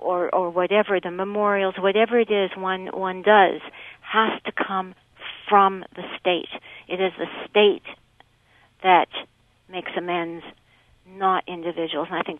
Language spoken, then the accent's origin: English; Canada; the question I ask myself as a Canadian